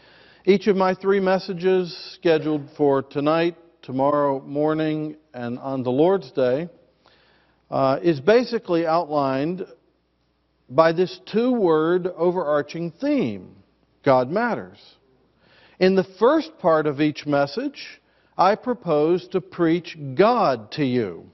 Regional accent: West Virginia, United States; And even though I grew up in West Virginia and Pastor Vader is from Kentucky, there has never been a feud between us

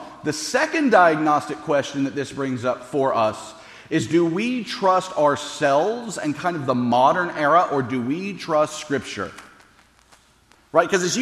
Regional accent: Memphis, Tennessee, United States; I'm an NFL fan because I grew up in Memphis, And when I was growing up in Memphis, first off, it was called Memphis State, not University of Memphis.

